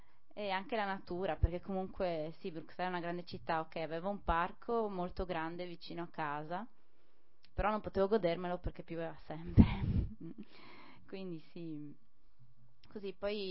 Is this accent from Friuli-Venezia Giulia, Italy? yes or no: yes; Spilimbergo, Friuli-Venezia Giulia, Italy; also born or lived in Brussels; Vabbè, io non sono di Pordenone, comunque di Spilimbergo, quindi ancora peggio.